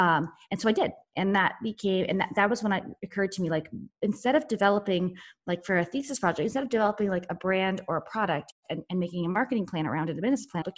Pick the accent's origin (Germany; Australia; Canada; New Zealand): Canada; now in United States; I come from actually from Canada